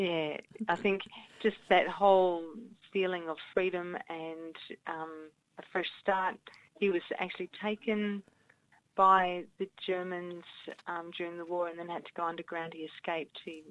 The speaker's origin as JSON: {"language": "English", "country": "Australia", "said": "especially because my husband is Dutch, and all of his parents and family are Dutch as well. So even though I'm Australian"}